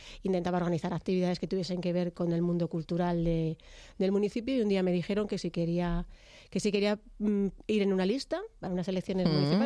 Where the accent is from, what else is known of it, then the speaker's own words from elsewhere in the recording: El Molar, Community of Madrid, Spain; born there; No, nací en el Molar, pero me casé con un molareño y allí vivimos.